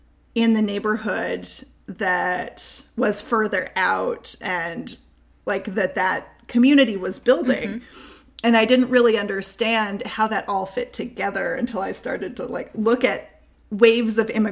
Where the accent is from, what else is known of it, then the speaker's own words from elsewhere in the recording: Kentucky, United States; So I grew up in Kentucky and I didn't learn this until I was in seminary, but Louisville was the first inland Catholic diocese.